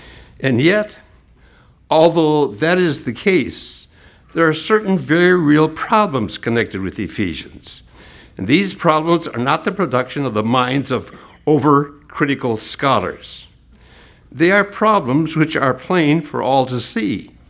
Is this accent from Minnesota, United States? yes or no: yes; Minnesota, United States; I came from Minnesota and I hate it.